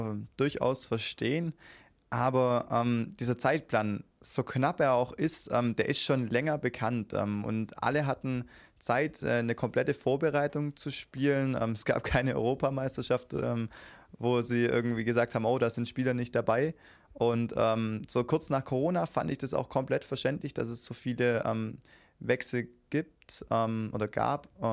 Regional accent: Baden-Württemberg, Germany; als Schwabe ist man ja immer eher pessimistisch

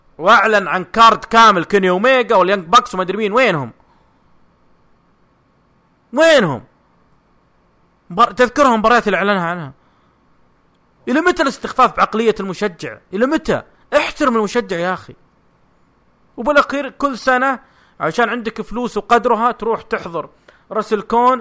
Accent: Jeddah, Makkah Province, Saudi Arabia; اللي صار عندنا في جدة

